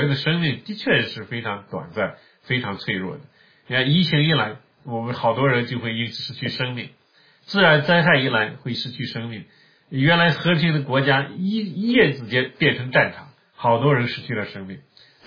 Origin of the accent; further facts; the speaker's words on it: China; 这地方就是我们中国人很容易用一个词叫剥削，是吧？